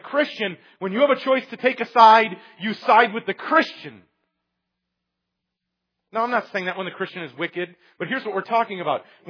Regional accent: Detroit, Michigan, United States; which I grew up in Detroit, and it stands for the Detroit Tigers.

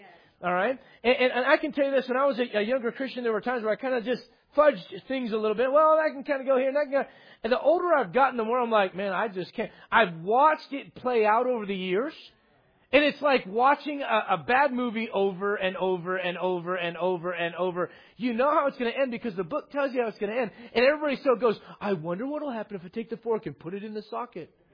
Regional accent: United States; I'm an American.

